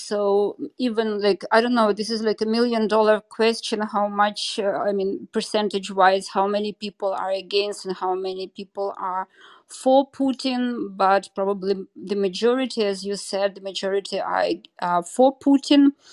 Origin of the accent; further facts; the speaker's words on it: Ukraine; now in Vienna, Austria; I'm Ukrainian, I live in Vienna in Austria, but I was born and lived in Ukraine for a long time